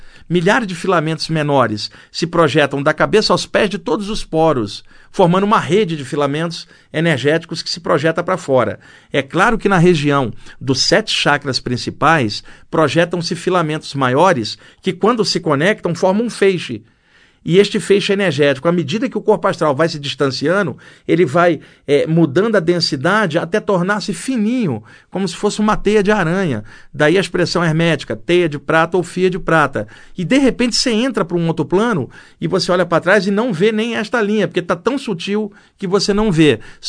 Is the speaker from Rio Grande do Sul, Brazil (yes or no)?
no; Rio de Janeiro, Brazil; now in São Paulo, Brazil; Você veio do Maranhão para cá, eu vim do Rio.